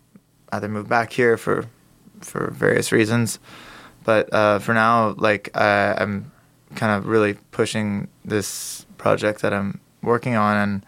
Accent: Toronto, Ontario, Canada; I grew up in Toronto, but I've never ventured this far.

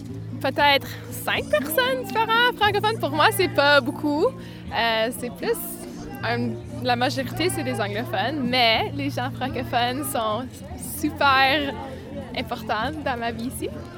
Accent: Gatineau, Quebec, Canada; now in Smithers, Canada; je viens de Gatineau et j'habite dans la région de Smithers depuis 3 étés ou presque 3 ans.

